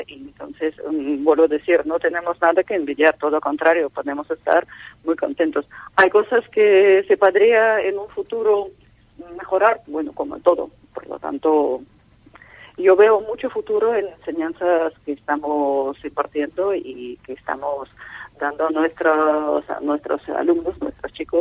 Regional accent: Russia; Spanish is a second language; moved away; vengo de un país de este, vengo de Rusia, y sí puedo ver un poco diferencias entre el sistema educativo de musical de mi país de nativo y de país, bueno, donde resido ya desde bastantes años.

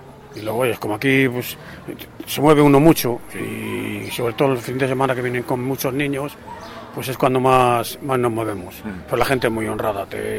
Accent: Valladolid, Castile and León, Spain; Yo casi no tengo más amigos aquí que en Valladolid, que soy de Valladolid.

